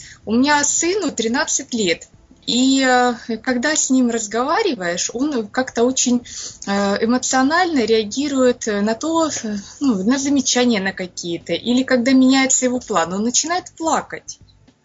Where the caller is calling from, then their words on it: Berdyansk, Zaporizhzhia Oblast, Ukraine; я звоню из Бердянска, это Украина.